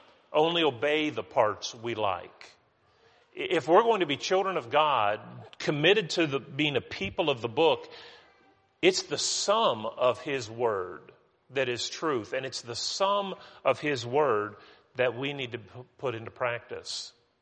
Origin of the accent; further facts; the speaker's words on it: West Virginia, United States; I'm from West Virginia, and I've been called a hillbilly, you know, a thousand and one times.